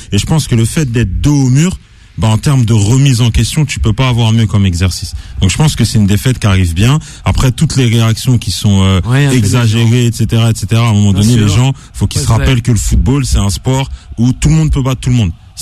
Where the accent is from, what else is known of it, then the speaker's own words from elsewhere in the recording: Cameroon; Moi-même, je suis originaire du Cameroun.